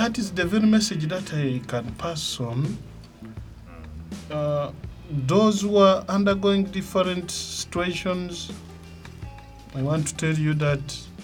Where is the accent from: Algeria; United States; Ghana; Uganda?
Uganda; Chamatende; now in Kampala, Uganda; But I'm here in Kampala. And I cannot even introduce myself to people and tell them, you see, I'm a man from Chamatende. Because they don't know.